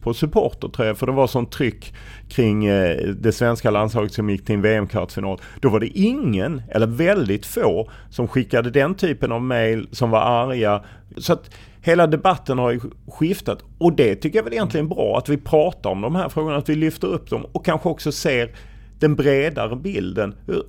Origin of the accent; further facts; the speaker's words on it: Lund, Skåne, Sweden; jag är uppvuxen i Lund och rätt akademisk familj